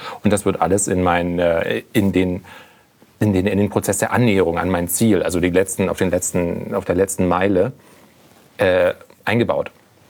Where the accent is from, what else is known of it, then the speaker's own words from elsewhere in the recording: Berlin, Germany; ich bin als Berliner Pflanze... Ich wohne in Prittishain